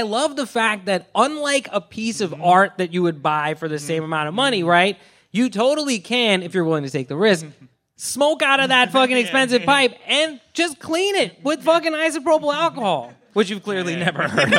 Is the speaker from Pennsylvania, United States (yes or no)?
yes; Philadelphia, Pennsylvania, United States; I mean, I'm from Philadelphia, so guys like Snick Barnes, and Marble Slinger and Jop, you know, these are like legends to me